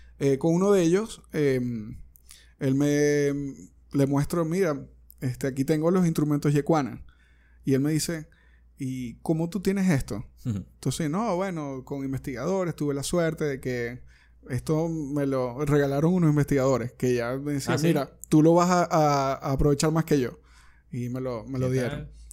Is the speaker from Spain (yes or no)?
no; Zulia, Venezuela; Ahora tenemos acá si se puede decir de mi tierra, del estado Zulia